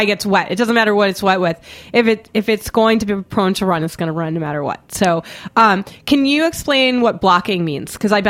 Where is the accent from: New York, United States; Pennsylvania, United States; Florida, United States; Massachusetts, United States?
Massachusetts, United States; Boston; I grew up in Boston. I grew up I went to schools where hockey was a big deal.